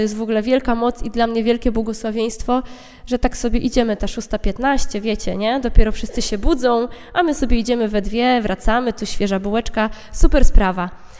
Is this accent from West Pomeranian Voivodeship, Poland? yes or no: yes; Kołobrzeg, West Pomeranian Voivodeship, Poland; now in Gdańsk, Poland; Pochodzę z Kołobrzegu, więc nie wiedziałam, czy wrócić do rodzinnego miasta, zostać w Gdańsku.